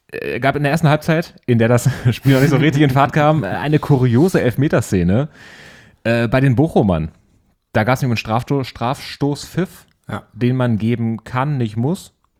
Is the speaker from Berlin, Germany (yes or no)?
yes; Berlin, Germany; als Berliner